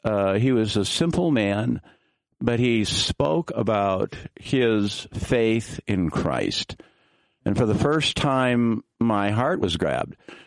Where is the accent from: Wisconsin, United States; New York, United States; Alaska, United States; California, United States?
Wisconsin, United States; Milwaukee; born and raised here in Milwaukee, and I have a deep love for Wisconsin, so this is my home state